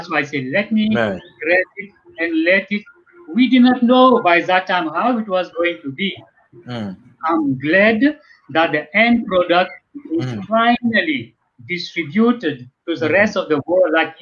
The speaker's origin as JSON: {"language": "English", "country": "Mauritius", "moved": "as an adult", "lives_now": "South Africa", "said": "I'm originally from Mauritius."}